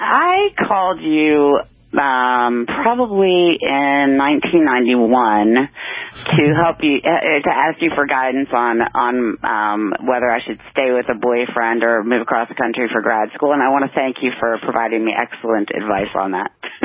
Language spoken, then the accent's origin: English; Texas, United States; I decided to move back across the country to my home state, Texas, to be with him and closer to my immediate family.